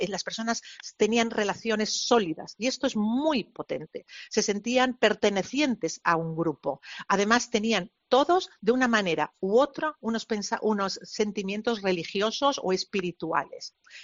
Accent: Balearic Islands, Spain; now in Olot, Spain; yo soy mallorquina. He vivido casi toda mi vida en Mallorca, pero actualmente estoy viviendo en Olot.

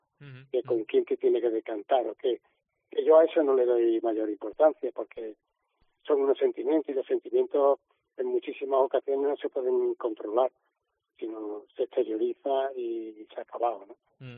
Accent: Cádiz, Andalusia, Spain; yo soy de Cádiz, yo tengo un sentimiento hacia Cádiz

